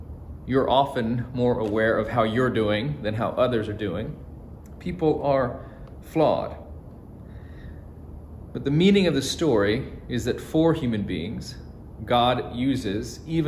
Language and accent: English; North Carolina, United States; But that dog, as I used to hear growing up in North Carolina, ain't gonna hunt.